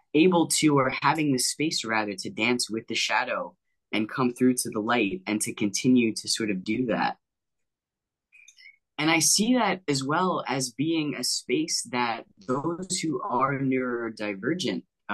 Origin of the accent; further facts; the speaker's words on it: New York, United States; You know, I grew up in New York.